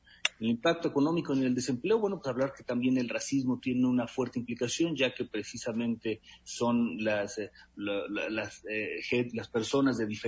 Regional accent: Mexico; Y para nosotros como mexicanos, bueno, pues en el tema del clasismo, el feminicidio, también tenemos tarea importante

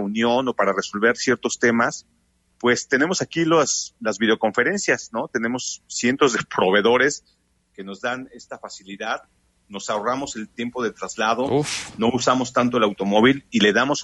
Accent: Mexico; Con esta actitud que tenemos como mexicanos.

